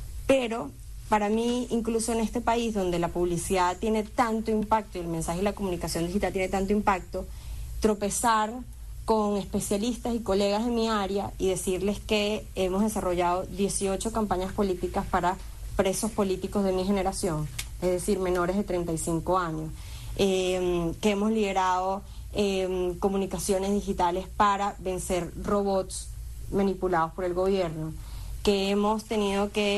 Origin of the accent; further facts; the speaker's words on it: Venezuela; no solo tengo 33 años, soy venezolana y soy hija de cubanos que tuvieron que emigrar de Cuba